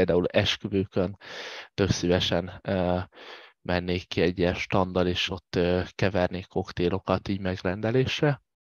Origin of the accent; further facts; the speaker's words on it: Veszprém, Veszprém County, Hungary; also born or lived in Debrecen; Én az első 10 évemet azt Debrecenben éltem, aztán a szüleim úgy döntöttek, hogy kell egy kis helyzet vagy pozíció váltás, és átköltöztünk Veszprémbe, és akkor ott éltem 10 éves koromtól a gimnázium végéig, és utána pedig egyedül felköltöztem Budapestre 19 évesen